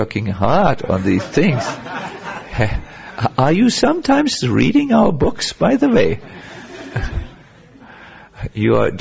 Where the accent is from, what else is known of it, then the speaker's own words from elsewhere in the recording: North Germany, Germany; English is a second language; Because I come from North Germany, the land of sailors